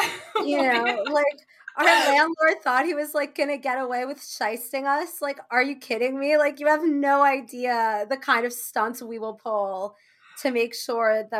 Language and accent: English; New York City, New York, United States; also born or lived in Nashville; I am born and raised in Queens. I went to college in the South. I went to Vanderbilt, which is in Nashville, Tennessee. I lived there for 5 years. I just moved back to New York City